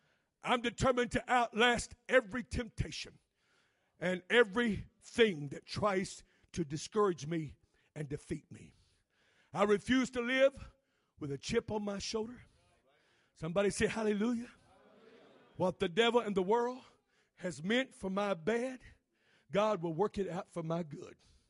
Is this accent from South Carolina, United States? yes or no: no; Missouri, United States; now in North Carolina, United States; Now, where I was raised at in Missouri, live at in North Carolina, we get a lot of storms.